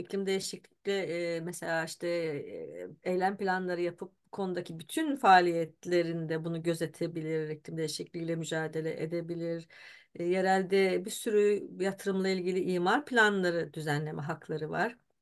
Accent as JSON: {"language": "Turkish", "town": "Taşova", "region": "Amasya", "country": "Turkey", "tie": "born or raised there", "said": "Bir güzel haber de benim memleketimden geldi. Amasya Taşova'da bir altın madeni projesi daha başlangıç aşamasında reddedildi."}